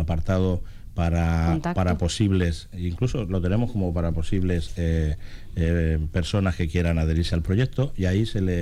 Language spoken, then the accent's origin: Spanish; Canary Islands, Spain; porque vivimos aquí, porque somos canarios, porque tenemos aquí nuestros negocios